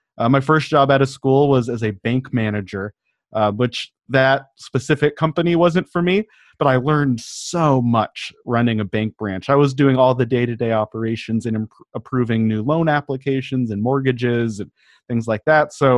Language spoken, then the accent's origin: English; Denver, Colorado, United States; I grew up in Denver, Colorado, in that area.